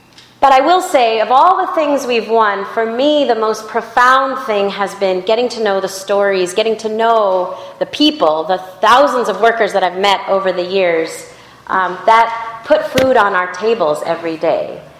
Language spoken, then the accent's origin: English; Los Angeles, California, United States; I come from California. I grew up in L.A. where in L.A. they actually put letter grades in restaurant windows about health and safety issues.